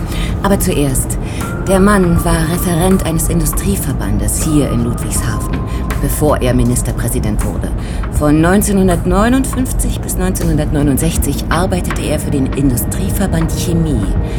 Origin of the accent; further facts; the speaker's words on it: France; Der größte Bestechungsskandal in meinem Heimatland Frankreich.